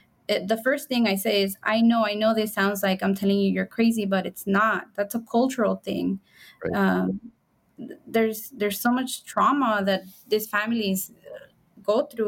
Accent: Honduras; now in United States; my older brother, the one that I came with from Honduras, he had been detained and was in immigration proceedings.

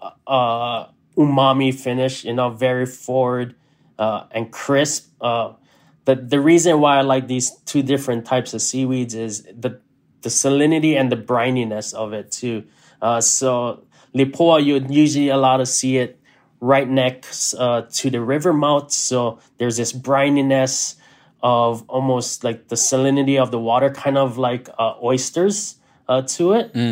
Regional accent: Hawaii, United States; So it's a lot of these things is through my lens of growing up in Hawaii, and then, you know, being a chef of Hawaii

